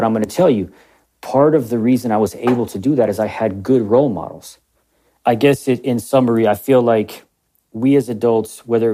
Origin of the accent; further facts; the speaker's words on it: Tucson, Arizona, United States; I grew up here in Tucson. You know, went to Menlo Park Elementary, Utterback Middle School, Tucson High School